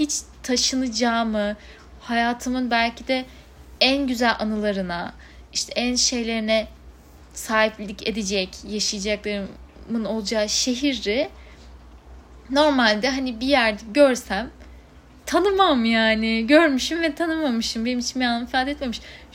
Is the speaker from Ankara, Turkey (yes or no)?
no; Istanbul, Turkey; born there; now in Düzce, Turkey; hani Düzce'de yaşıyorum, İstanbul'da doğdum, İstanbul'a bağlantılarım var.